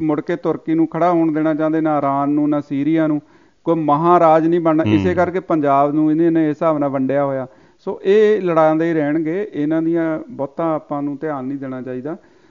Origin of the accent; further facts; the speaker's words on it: Punjab, India; ਕਹਿੰਦੇ ਨੇ ਕਿ ਮਾਲਵੇ ਵਿੱਚ ਵੀ ਪਾਣੀ ਬਹੁਤ ਨਹਿਰਾਂ ਨਾਲ ਹੀ ਪਹੁੰਚਿਆ, ਮੇਰੇ ਪਿੰਡ ਵੀ ਨਹਿਰ ਆਉਂਦੀ ਆ, ਅੱਗੇ ਬਠਿੰਡਾ ਝੀਲਾਂ ਬਣ ਜਾਂਦੀਆਂ ਨੇ